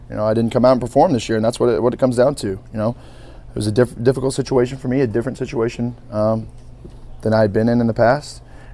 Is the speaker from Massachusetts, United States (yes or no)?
no; Kerrville, Texas, United States; if three people from Kerrville, Texas are enough to warrant a party, then, you know, we might be. We're from Kerrville.